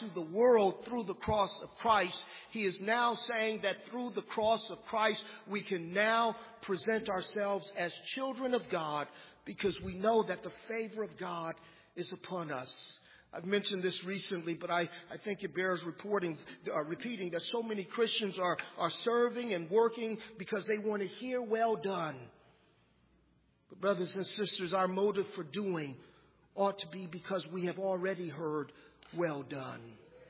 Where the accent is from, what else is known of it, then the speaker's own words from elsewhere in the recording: Los Angeles, California, United States; I come from South Central Los Angeles, and there are a lot of people that I grew up